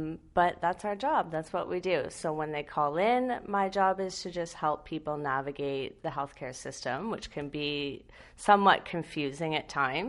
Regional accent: London, Ontario, Canada; So I'm born and raised in London. So I've stayed here my whole life.

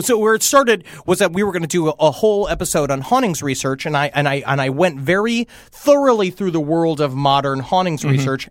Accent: Ireland; I'm quite Irish.

